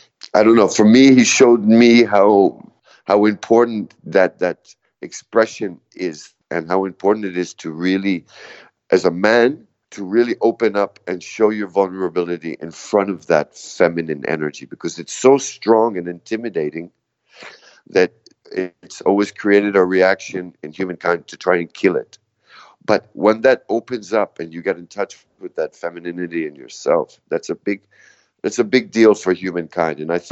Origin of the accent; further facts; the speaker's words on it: India; because I was brought up in India a lot and I have a lot of Indian friends, you know, I'm 48 years old.